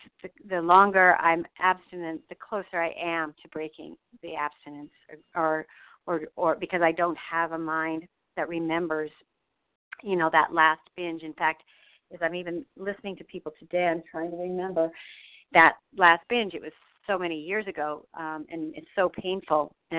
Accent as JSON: {"language": "English", "town": "Boston", "region": "Massachusetts", "country": "United States", "said": "from Boston, Massachusetts"}